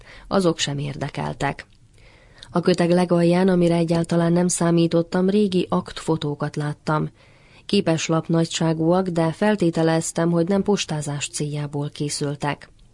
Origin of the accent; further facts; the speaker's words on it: Sombor, Vojvodina, Serbia; born there; Már azért is érdekelt, mert Zombor a szülővárosom.